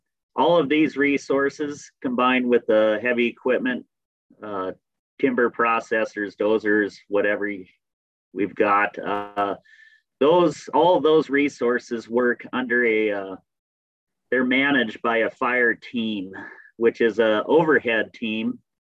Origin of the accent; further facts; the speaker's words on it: Idaho, United States; I started my career in 1994 on the Bonners Ferry Ranger District, and I grew up in North Idaho, mostly in the Silver Valley area.